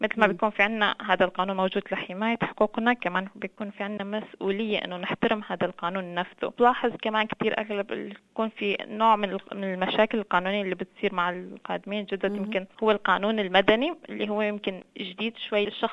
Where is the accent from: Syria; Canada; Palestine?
Syria; أنا من سوريا